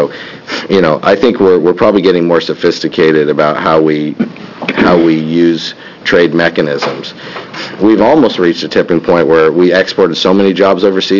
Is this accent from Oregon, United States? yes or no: yes; Coos Bay, Oregon, United States; Having said that, I grew up in Coos Bay